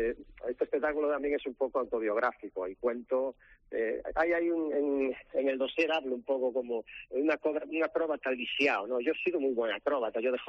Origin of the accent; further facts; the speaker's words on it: Ourense, Galicia, Spain; si estoy en Ourense y vuelvo a mi casa y a mi tierra